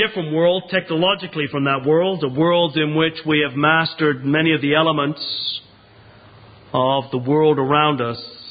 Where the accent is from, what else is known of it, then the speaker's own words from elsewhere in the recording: England, United Kingdom; now in Canada; I come from Canada. When we moved out to Canada in the mid-1960s from England